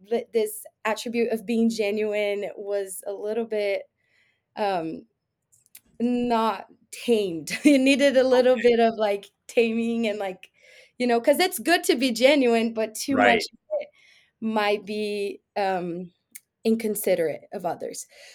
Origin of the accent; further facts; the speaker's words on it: Brazil; it's hard to say, like, one way that growing up in Brazil has shaped my mindset